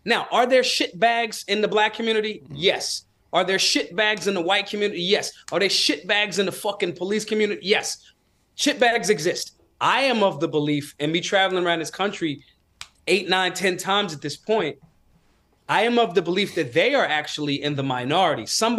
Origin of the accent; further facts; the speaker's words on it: Philadelphia, Pennsylvania, United States; Now, my life was steeped in it because I was raised in Philly.